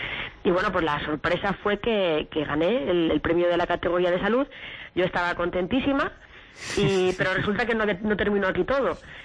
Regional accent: Belmonte, Castilla-La Mancha, Spain; Pues mira, yo soy de Belmonte, de Cuenca

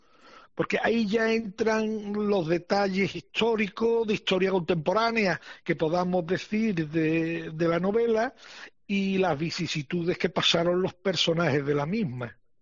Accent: Marchena, Andalusia, Spain; pues yo soy de Marchena

